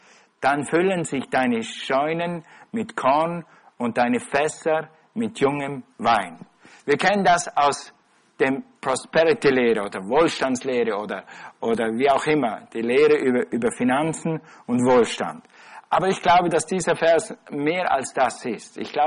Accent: Switzerland; ich bin ein Schweizer und die Schweizer werden auf den Skiern geboren.

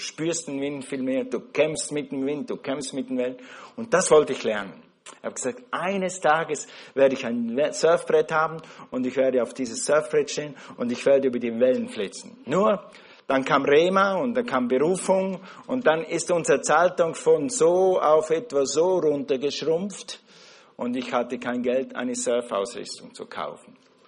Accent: Switzerland; Wisst ihr, wir sind in der Schweiz groß geworden. In der Schweiz ist alles so.

